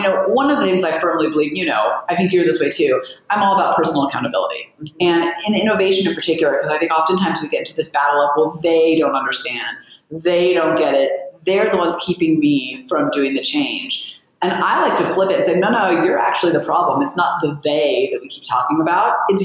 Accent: California, United States; also born or lived in Israel; now in New York City, United States; And I grew up in California, so very different. And I was born in Israel.

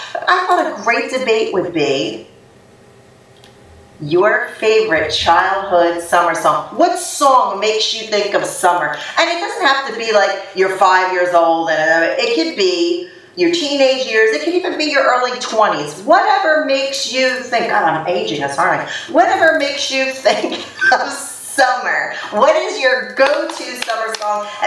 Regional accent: Philadelphia, Pennsylvania, United States; No. I'm from Philly.

